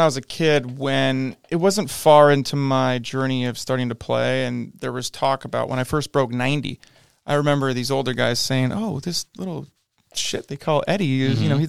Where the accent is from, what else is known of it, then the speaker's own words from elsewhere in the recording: Aptos, California, United States; So, I am 35 years old. I am from Aptos, California. I graduated from Aptos High in 2005.